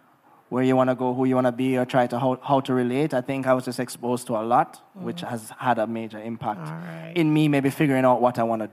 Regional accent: Negril, Westmoreland, Jamaica; Growing up in Negril was amazing, especially when I was a lot younger.

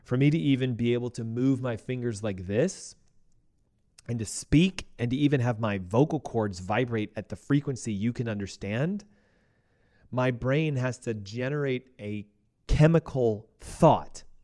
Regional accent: the South, United States; I'm a big boy. I'm from the South. I've got big bones.

